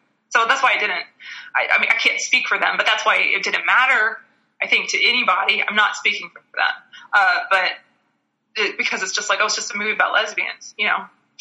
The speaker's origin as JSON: {"language": "English", "town": "Toronto", "region": "Ontario", "country": "Canada", "accent": "Toronto", "said": "I was like, I hope I talk to him and my Toronto accent comes back out."}